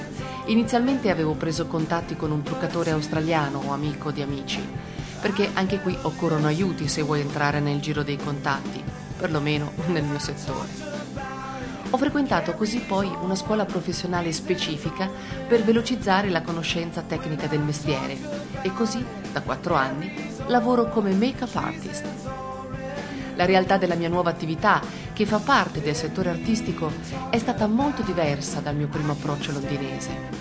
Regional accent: Imola, Emilia-Romagna, Italy; moved away as an adult; now in London, United Kingdom; ho 35 anni e da 8 vivo a Londra. Nata e cresciuta a Imola

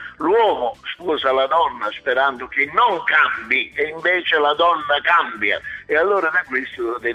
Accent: Naples, Campania, Italy; accent: Neapolitan; Io sono napoletano, ma se venite a vedere i miei spettacoli capirete tutto.

